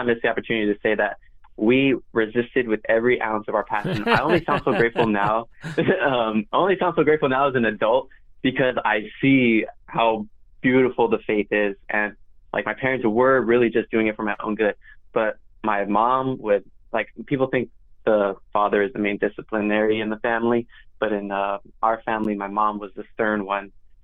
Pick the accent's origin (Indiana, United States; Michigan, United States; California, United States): California, United States; Monterey Park; I was born and raised in Monterey Park, California. It's 20 minutes outside of downtown LA, a little bit past East LA.